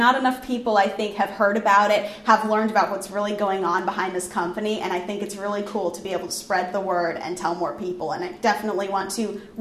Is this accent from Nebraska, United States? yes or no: yes; Nebraska, United States; It was a small county fair pageant in my hometown in Nebraska.